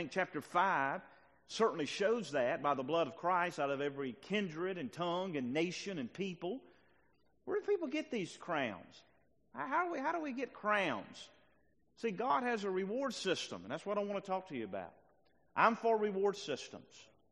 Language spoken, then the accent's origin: English; Deep South, United States; That's okay. I'm from Deep South. Gooder than good.